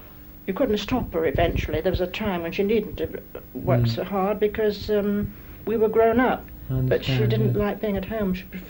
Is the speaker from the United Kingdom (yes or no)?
yes; London, United Kingdom; also born or lived in Newmarket / Hornsey; I was born in Newmarket. We went to, we were all over the place, Bloomsbury for a time, living anywhere till we got a settled place. Bloomsbury, right in London, Camden Town, and eventually moved out to Hornsey when we got a house.